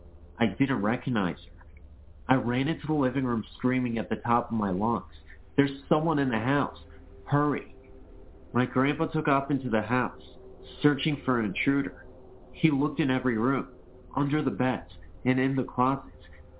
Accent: Michigan, United States; I've moved back to my hometown in Michigan after being away for many years.

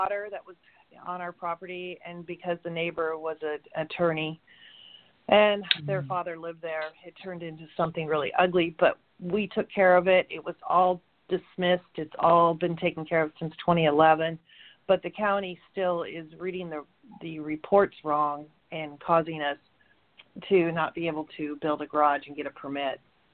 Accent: Tacoma, Washington, United States; I'm calling from, I'm from Tacoma, but I'm in Portland, Oregon right now.

